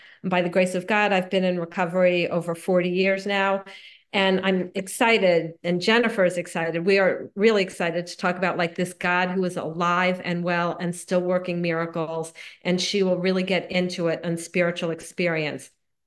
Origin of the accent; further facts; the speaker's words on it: Miami, Florida, United States; I grew up in Miami. I went to my first meeting. I was 15 years old.